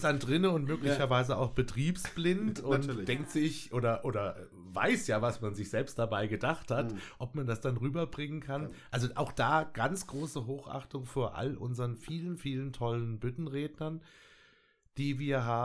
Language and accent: German; Fulda, Hesse, Germany; Ich bin tatsächlich gebürtige Fulda Jung, okay. Ja. Mit dem Dialekt hapert es ein bisschen, den kann ich nicht wirklich, immer nur so einzelne Auszüge oder mal Wörter.